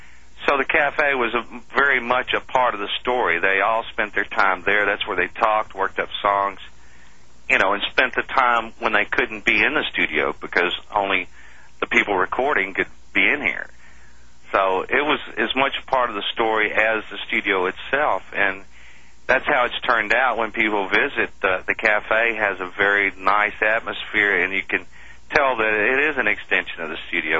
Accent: Memphis, Tennessee, United States; I was born in 1950, so I grew up in Memphis.

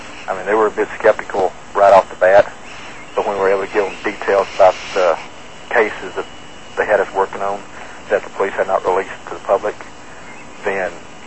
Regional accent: Texas, United States; I mean, I grew up in Texas. I lived in the South just about my whole life.

